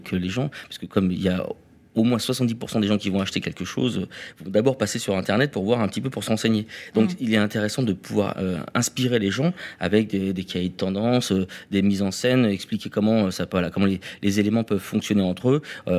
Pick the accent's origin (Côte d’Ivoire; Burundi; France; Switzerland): France; Bah oui, mais on est français